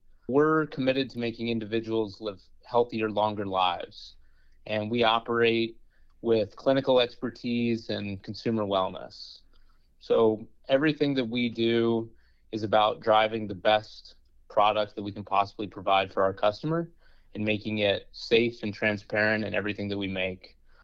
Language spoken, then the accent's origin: English; South Carolina, United States; I'm a South Carolinian. I'm born and raised in South Carolina. I started working in manufacturing when I was 13 years old. I stayed in Charleston.